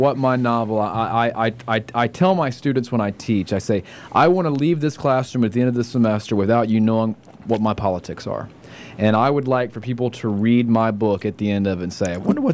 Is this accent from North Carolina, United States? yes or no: yes; Gastonia, North Carolina, United States; I'm a child of the 80s, and I grew up in Gastonia, and right next door we have PTL and Jimmy Tammy Faye Baker.